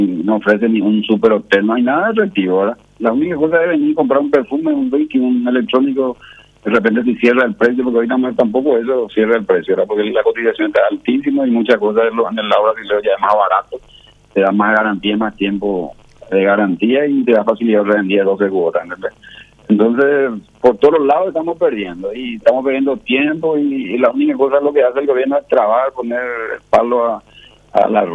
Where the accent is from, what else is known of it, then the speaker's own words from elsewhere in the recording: Amambay, Paraguay; acá nosotros en Amambay somos también paraguayos, somos también gente de bien